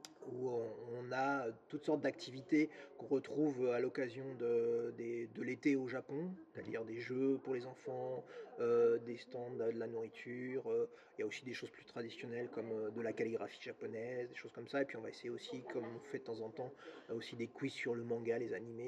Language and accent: French; France; on est français, on ne va pas se priver